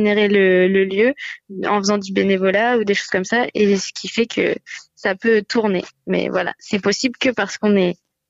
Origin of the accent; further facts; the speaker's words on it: Tours, Centre-Val de Loire, France; parce que je suis originaire de Tours.